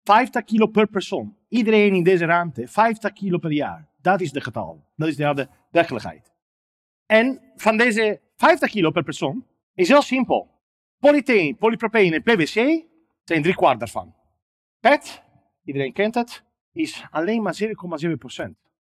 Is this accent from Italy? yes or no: yes; Italy; accent: Italian; Dutch is a second language; Ik ben geen Nederlander. Ik heb nog steeds Italiaans accent in mijn Nederland